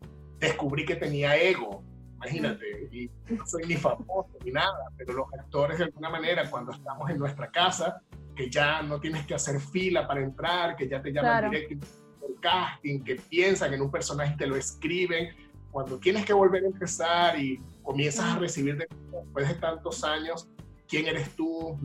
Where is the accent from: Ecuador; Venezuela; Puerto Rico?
Venezuela; now in Chile; No, realmente yo me vine de Venezuela por la situación país.